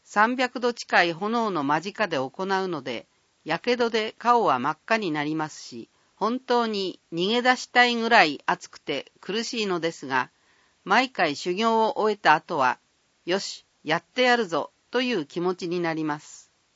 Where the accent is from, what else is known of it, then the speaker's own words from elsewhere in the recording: Hitachi, Ibaraki, Japan; 生まれ育ち、野球に出会えた日立市は僕の原点です。自然の中でのびのび育つことができましたし、野球に出会えたのも日立市に野球をできる環境が整っていたからだと思います。